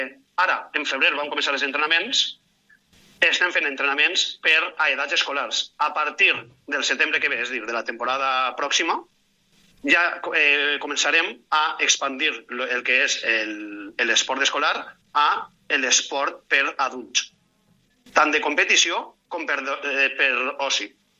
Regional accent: Vila-real, Valencian Community, Spain; soc de Vila-real, soc del poble

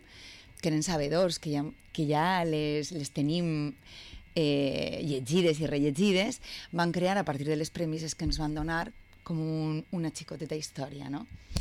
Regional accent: Benicàssim, Valencian Community, Spain; Jo sóc de Benicàssim, encara que porte més anys vivint així ja que en Benicàssim

